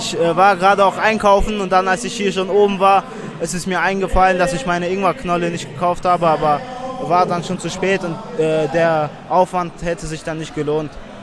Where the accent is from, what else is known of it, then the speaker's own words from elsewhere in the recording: Dagestan, Russia; now in Germany; hauptsächlich war die Inspiration meine Heimat Dagestan. Da ist es Nationalsport, Volkssport, und meine Eltern haben da auf jeden Fall viel Mühe reingegeben.